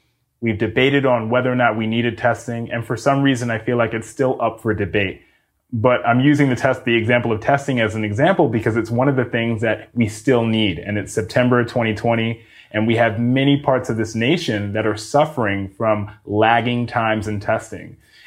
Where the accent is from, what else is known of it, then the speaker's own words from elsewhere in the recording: Mount Vernon, New York, United States; And we grew up in Mount Vernon, New York, which is a small area in Westchester